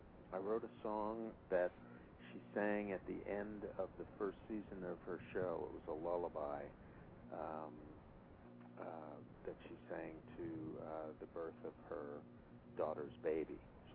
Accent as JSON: {"language": "English", "region": "New York", "country": "United States", "tie": "born or raised there", "said": "I was about 7 years old and I was in a snowball fight growing up in New York"}